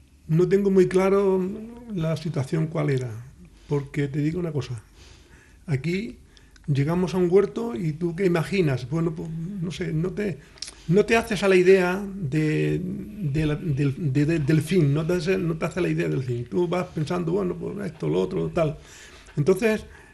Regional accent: Andalusia, Spain; Yo siempre he tenido una misión, tirar para mi tierra, porque me gusta, porque yo soy andaluz y he vivido a veces emigrado.

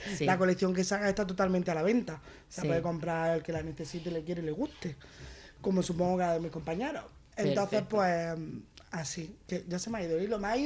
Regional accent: Andalusia, Spain; somos andaluces y eso viene en el ADN.

